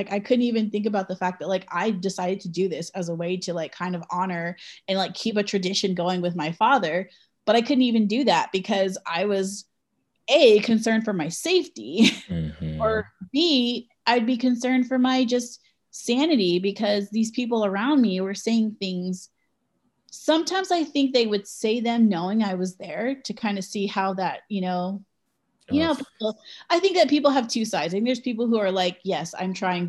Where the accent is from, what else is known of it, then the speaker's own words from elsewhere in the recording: Los Angeles, California, United States; also born or lived in New York / San Francisco; I grew up in Los Angeles and the only other city besides New York and LA that I've lived in is San Francisco. So like, I don't know from rural America